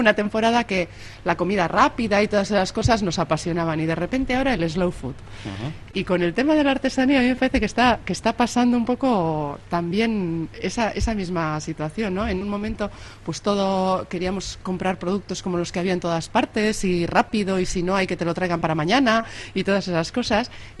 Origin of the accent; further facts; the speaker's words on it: Dima, Basque Country, Spain; Yo vengo de Dima, Arratia, la madera es.